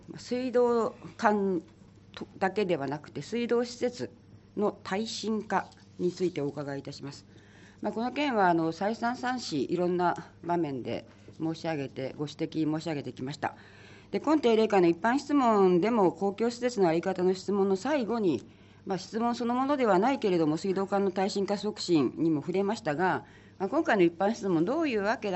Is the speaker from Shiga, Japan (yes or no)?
no; Shinmachi, Gunma, Japan; 私新町地域出身で